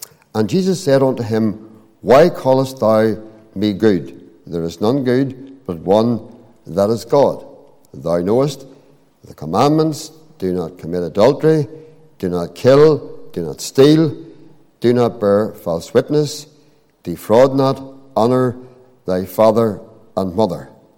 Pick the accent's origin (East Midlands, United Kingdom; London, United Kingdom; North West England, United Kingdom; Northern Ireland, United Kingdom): Northern Ireland, United Kingdom; Armagh; I'm from Armagh. I was brought up outside Armagh, just a couple of miles out the Newry Road.